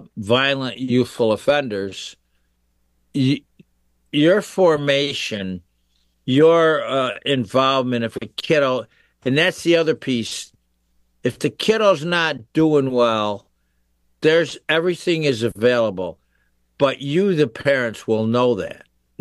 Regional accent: Louisiana, United States; I grew up in St. Charles Parish.

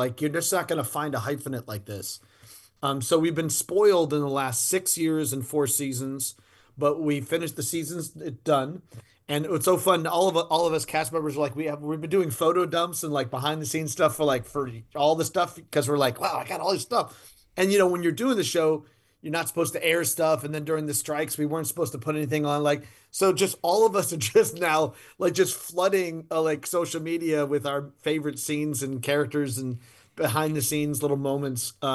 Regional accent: New Orleans, Louisiana, United States; shoots in my hometown in New Orleans

